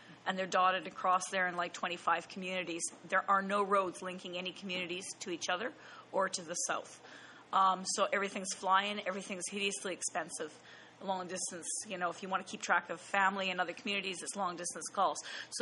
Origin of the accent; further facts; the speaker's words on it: Nunavut, Canada; I'm from Nunavut, which is Canada's most northern territory. It's over 2 million kilometres big. It's one-fifth of Canada's landmass, and there's only 30,000 people there. And they're dotted across there in like 25 communities.